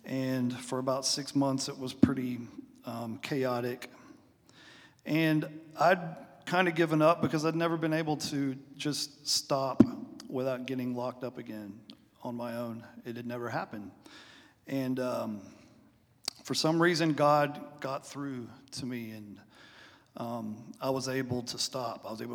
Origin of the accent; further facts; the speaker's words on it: Wichita Falls, Texas, United States; I grew up in Wichita Falls, and I went to school with Kimbra 25 years ago.